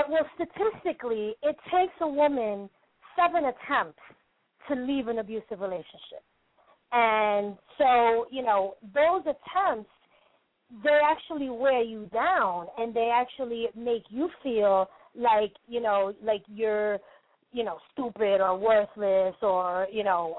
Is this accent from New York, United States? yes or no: yes; Brooklyn, New York, United States; and I grew up in Brooklyn as a little girl, and, like, you know, we walked, I remember, like, walking downtown Brooklyn and all